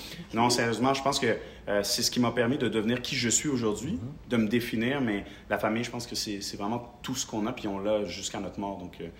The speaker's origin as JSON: {"language": "French", "region": "Quebec", "country": "Canada", "tie": "born there", "said": "Je veux dire, je suis né au Québec."}